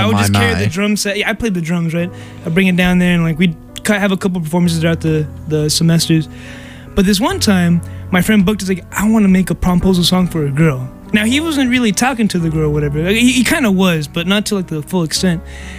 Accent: Los Angeles, California, United States; So, for anyone who doesn't know, I'm from Los Angeles area.

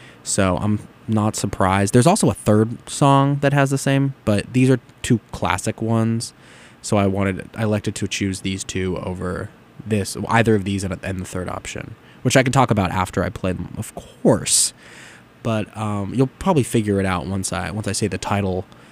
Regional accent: California, United States; I grew up listening to … I mean, I'm from California, so I feel like that's kind of like a rite of passage thing.

